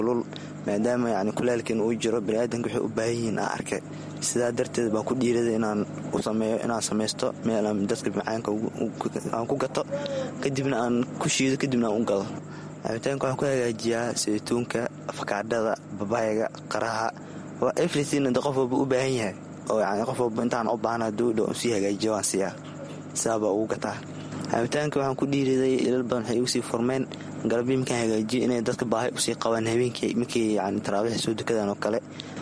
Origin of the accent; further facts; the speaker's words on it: Dadaab, Garissa County, Kenya; also born or lived in Mogadishu; Waxaan ku dhashay Muqdisho, waxaan kusoo babaaray xagga Muqdisho haymaad xeryaha qaxootiga Dhadhaab.